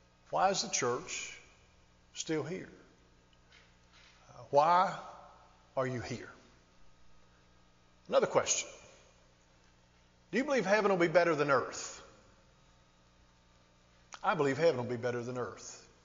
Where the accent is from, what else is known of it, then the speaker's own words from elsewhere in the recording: Jellico, United States; It reminds me very much of my hometown in Jellicoe, Tennessee, or Kentucky. The little town of about 2,000 literally sits on the state line. Half of it's in Tennessee, half of it's in Kentucky.